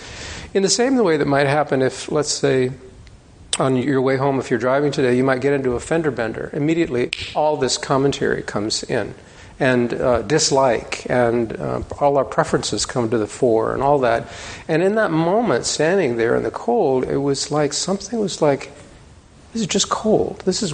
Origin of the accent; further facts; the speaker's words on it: California, United States; I used to swim on swim teams when I grew up in California